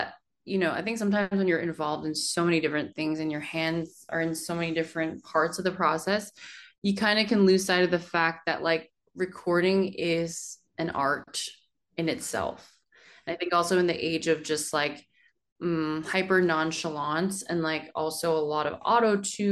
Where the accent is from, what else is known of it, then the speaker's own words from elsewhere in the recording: United States; because, you know, I'm Korean American, and as much as K-pop has been so formative to me and who I am